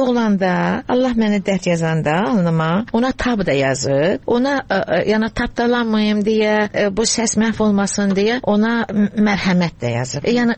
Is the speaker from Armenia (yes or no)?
no; Baku, Azerbaijan; born there; Bakıda doğulmuşam, qızım işarədir. Bakıda doğulmuşam, Krupski xəstəxanada doğulmuşam. Kızım da orada dünyaya gəlib.